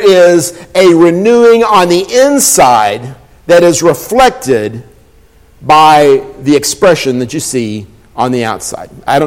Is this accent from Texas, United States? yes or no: yes; Austin, Texas, United States; also born or lived in Oregon; now in Pensacola, United States; I'm from Austin, Texas, originally. Born in Oregon, so they tell me. Now living in the Pensacola, Florida area for 7+ years.